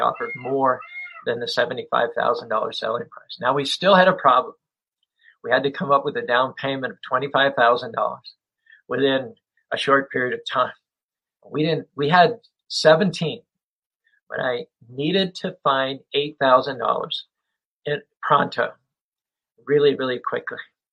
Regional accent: Stallstown, Pennsylvania, United States; Turns out I'm from Stallstown, Pennsylvania, a small town of not more than 100 people.

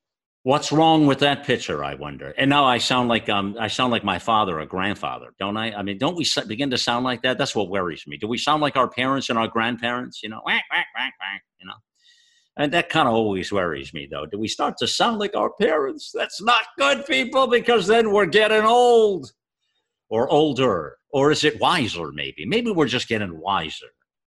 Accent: United States; Because I was highly offended as a patriot, as an American, as a person who loves everything about this country

